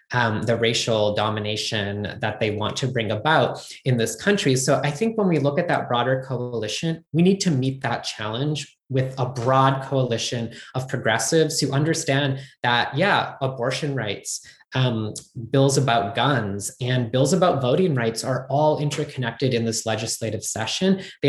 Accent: Pennsylvania, United States

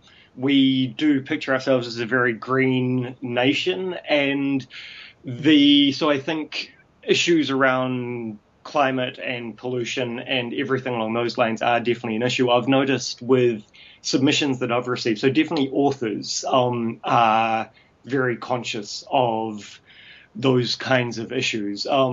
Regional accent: New Zealand; it's really cool to be reading that as a New Zealander and having grown up without knowing.

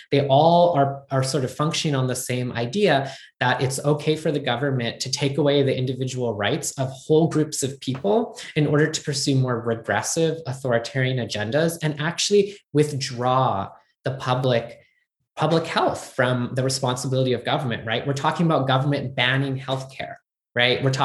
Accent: Pennsylvania, United States

